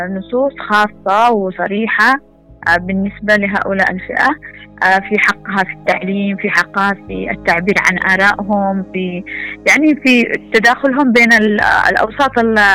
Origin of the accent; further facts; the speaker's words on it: Yemen; الجانب القانوني عندنا في اليمن